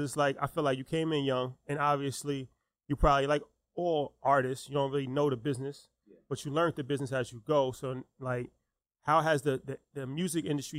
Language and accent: English; New York, United States; coming from Westchester, 914, of course, one of our major influences is none other than … That's like, we grew up on